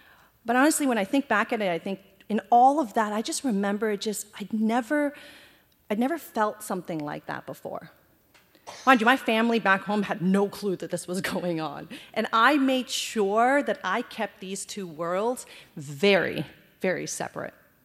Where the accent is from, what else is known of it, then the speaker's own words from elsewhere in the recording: Canada; also born or lived in Afghanistan / Iran / India; My family fled Afghanistan during the Soviet invasion, and we fled to Iran, and then I was moved to India, and then we finally got to Canada as refugees.